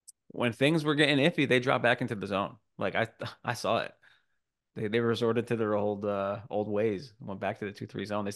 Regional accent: New York, United States; I grew up in New York, and the Big East tournament was always a huge deal up in New York.

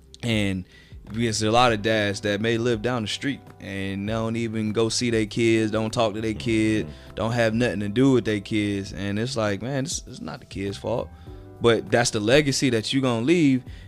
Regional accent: South Carolina, United States; I grew up in South Carolina and my dad stayed in New Jersey, so that's, you know, 700 some odd miles away.

